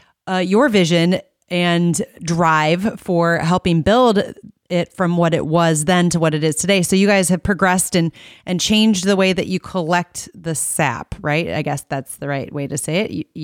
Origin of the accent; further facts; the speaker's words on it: Iowa, United States; I'm from Iowa, and so my vision of maple syrup was probably those buckets still.